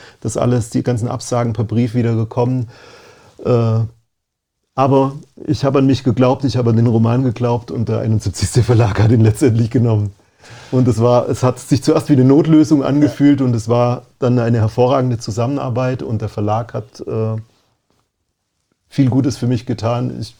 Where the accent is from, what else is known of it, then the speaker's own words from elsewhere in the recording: Memmingen, Bavaria, Germany; also born or lived in Berlin; Das ist meine Heimat. Ich bin hier aufgewachsen und mir hat Berlin super gefallen und ich fühle mich in Memmingen sauwohl.